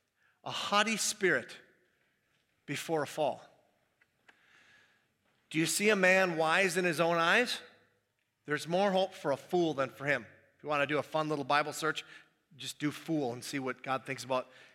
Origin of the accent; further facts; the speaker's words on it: Minneapolis, Minnesota, United States; Where are you from? Minneapolis.